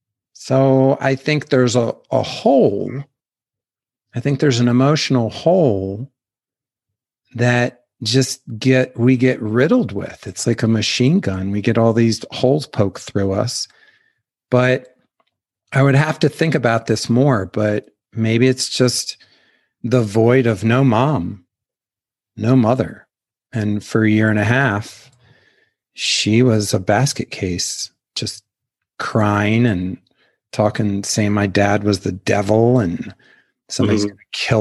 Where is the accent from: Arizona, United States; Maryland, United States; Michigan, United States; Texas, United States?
Maryland, United States; Baltimore; And I grew up in Baltimore City and a lot of shit was flying around.